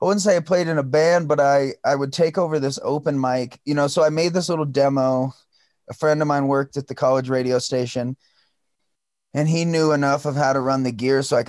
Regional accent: Iowa, United States; also born or lived in Chicago; now in Montana, United States; I was born here in Montana, but I moved to Iowa with my mom when I was like 8, but we would come back every summer to see my dad.

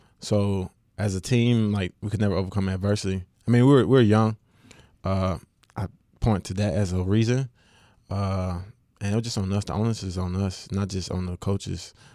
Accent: West Monroe, Louisiana, United States; I am from West Monroe.

